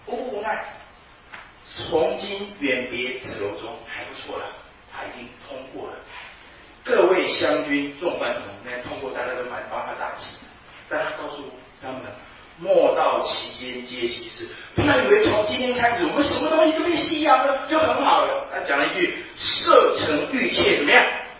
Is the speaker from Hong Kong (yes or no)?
no; Taiwan; now in United States; 我就在想，德州这么大，你就让我们台湾人全都搬过来